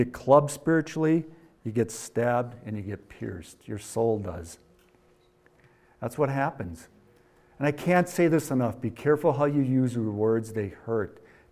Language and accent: English; Wisconsin, United States; accent: Wisconsin; They wanted me to say soda in my Wisconsin accent.